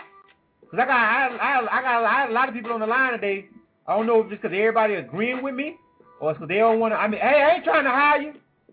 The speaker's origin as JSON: {"language": "English", "town": "Panama City", "region": "Florida", "country": "United States", "tie": "born or raised there", "said": "Of course, everybody knows that … 's from my hometown, Panama City."}